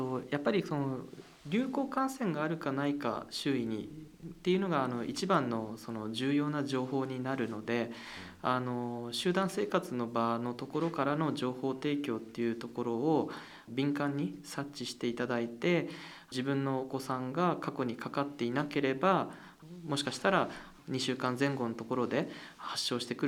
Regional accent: Tokyo, Japan; 自分は東京出身で持ち家がこっちにあるわけでもない病院の寮にいただけなので

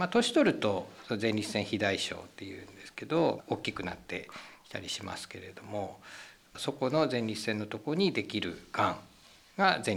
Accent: Morioka, Iwate, Japan; 私は盛岡市内ですね。

